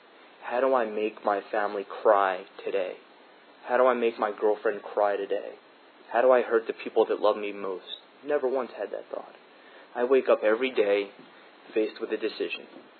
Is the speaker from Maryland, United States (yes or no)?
yes; Baltimore, Maryland, United States; I'm from Baltimore originally, so you can imagine.